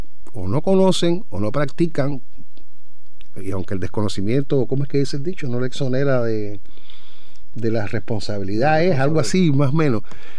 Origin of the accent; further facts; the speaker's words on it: Cuba; moved away; Uno se aplatana, uno se adapta al lugar, pero sigue siendo cubano, porque cuando te encuentras con otro cubano, ya ahí mismo se terminó la forma de ser de otras personas en otros lugares.